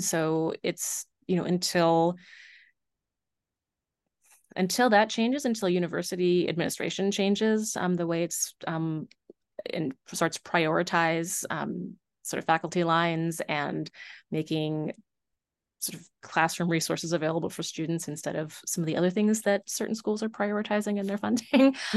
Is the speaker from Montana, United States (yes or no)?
no; New York, United States; also born or lived in Boston; Like I said, I'm from New York originally. I went to grad school in Boston. I was not sure how I was going to feel about the Midwest.